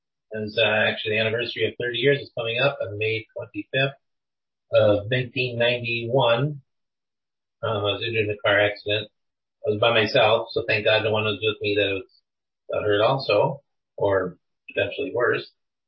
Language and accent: English; Barneveld, United States; A small rural community. A lot of my friends and families were from farming backgrounds